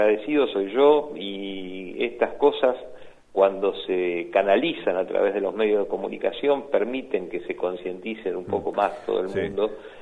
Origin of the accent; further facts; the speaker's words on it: La Plata, Buenos Aires Province, Argentina; now in Lobos, Argentina; yo soy platense, nací, viví en La Plata hasta que me vine a Lobos, estudié en La Plata, hice mi residencia en el Hospital Italiano de La Plata